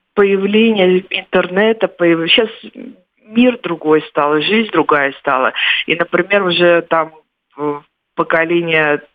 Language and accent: Russian; Baku, Azerbaijan; Я сама, хотя родилась и выросла в Баку